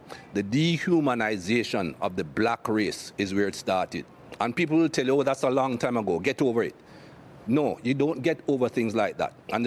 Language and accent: English; Jamaica; as a young man growing up in Jamaica